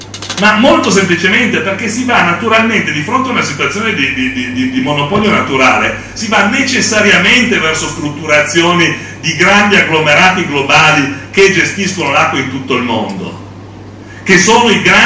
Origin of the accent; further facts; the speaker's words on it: Turin, Piedmont, Italy; io vengo da Torino